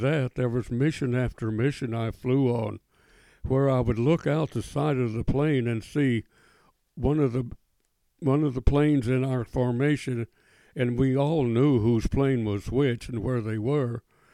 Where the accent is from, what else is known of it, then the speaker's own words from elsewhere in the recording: Casa Grande, Arizona, United States; my hometown in Casa Grande. We grew up in that little 1,100 people in that little cotton town in Arizona.